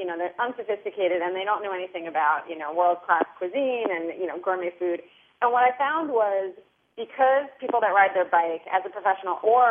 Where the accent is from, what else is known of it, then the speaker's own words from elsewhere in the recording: Brooklyn, New York, United States; also born or lived in Queens; I live in Brooklyn, and I grew up in Brooklyn and Queens, so I definitely have an affinity for those areas.